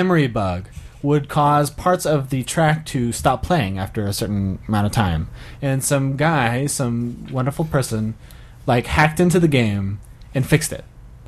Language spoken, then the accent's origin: English; Memphis, Tennessee, United States; I'm from Memphis. My … is impeccable.